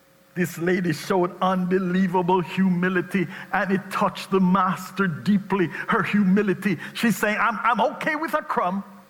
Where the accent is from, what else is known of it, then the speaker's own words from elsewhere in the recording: Jamaica; As I said before, I grew up in Jamaica. In Jamaica, the dogs didn't get a steak.